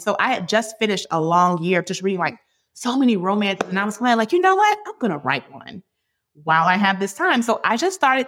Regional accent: Hampton, Virginia, United States; We grew up together in Hampton, Virginia, but his family's from Ghana.

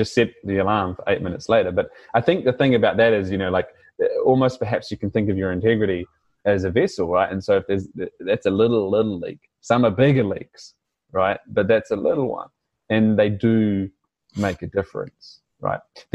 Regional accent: New Zealand; accent: New Zealand; of course, said with my New Zealand accent.

